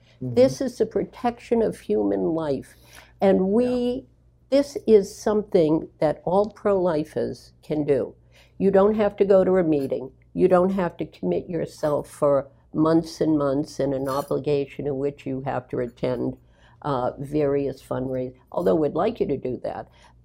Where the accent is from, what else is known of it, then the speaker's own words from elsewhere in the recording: Boston, Massachusetts, United States; and yes, I'm from Boston, marker.